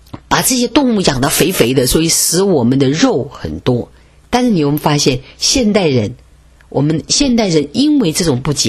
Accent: China; 因为我们中国人哈，那吃哈可是不得了的事情。

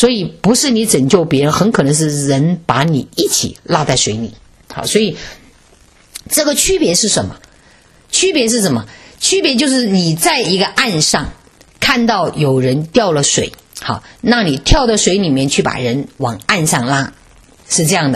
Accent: China; 所以我们中国人

